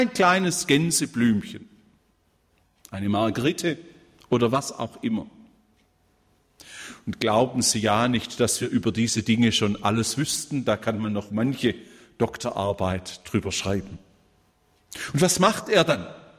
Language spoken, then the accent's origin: German; Baden-Württemberg, Germany; weil ich als Schwabe immer Leben sage